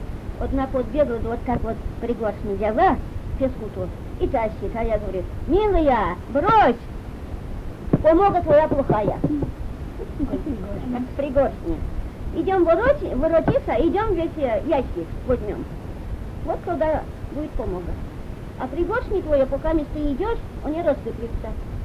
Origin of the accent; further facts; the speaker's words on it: Moscow, Russia; А я из Москвы вот в 50-м году приехала.